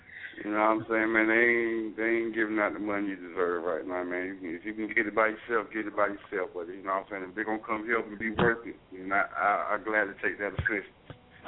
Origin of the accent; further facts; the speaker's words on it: the Carolinas, United States; Oh man, I keep it local, man. I'm from Carolina, man. Most of my tracks come from Carolina producers, man. That's both Carolina, North and South.